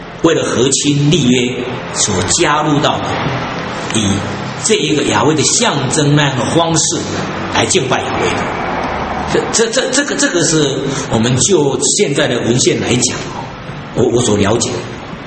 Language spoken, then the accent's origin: Chinese; Taiwan; accent: Taiwanese; 我们台湾话很有趣啊